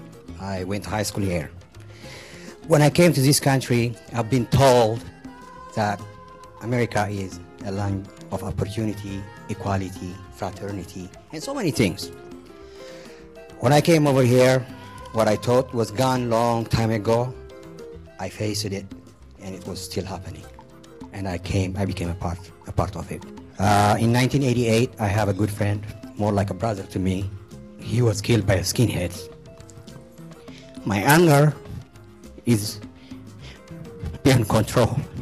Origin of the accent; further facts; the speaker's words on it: Eritrea; Again, I'm from Eritrea.